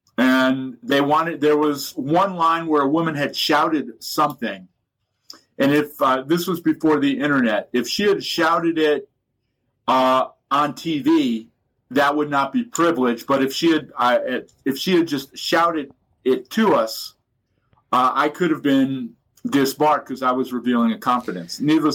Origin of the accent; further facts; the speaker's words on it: New Mexico, United States; even though I'm from New Mexico, I sort of, you know, I'd gone to Cornell and thought I was a big deal.